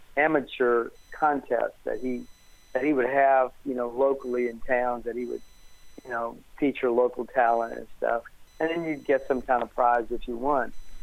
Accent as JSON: {"language": "English", "town": "Bunkie", "region": "Louisiana", "country": "United States", "tie": "born or raised there", "also_born_or_lived": "Lafayette", "said": "And finally I got to be known as this little boy drummer from Bunky, Louisiana. I was born in Lafayette, Bro Bridge area, so I'm a Cajun boy"}